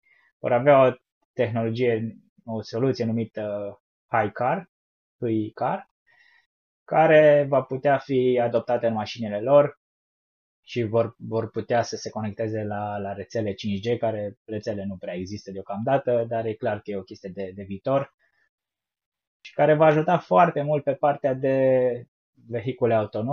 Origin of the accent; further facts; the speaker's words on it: Timișoara, Timiș County, Romania; noi suntem din Timișoara